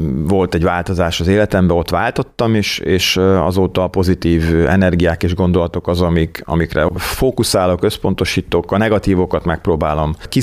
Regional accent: Kiskunhalas, Bács-Kiskun, Hungary; én nagyon jól éreztem magam a gyerekkoromban itt Kiskunhalason

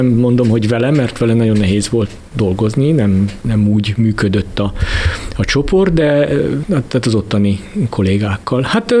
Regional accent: Hungary; Az én területemen szerintem az első magyar ember vagyok, aki fizikus irányban, termodinamikából ezt a címet megszerezte.

